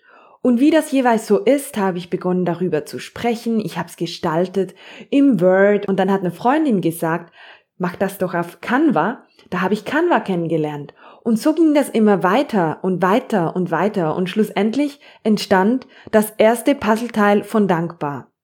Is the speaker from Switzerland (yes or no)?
yes; Zurich, Switzerland; ich bin 33-jährig und ich komme aus Zürich.